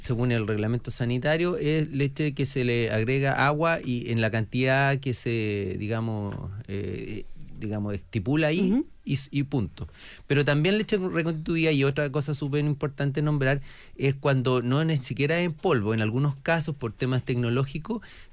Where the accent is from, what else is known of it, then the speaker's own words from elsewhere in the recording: southern Chile, Chile; nuestro sistema productivo en el sur, de donde vengo, depende mucho de las praderas, del pasto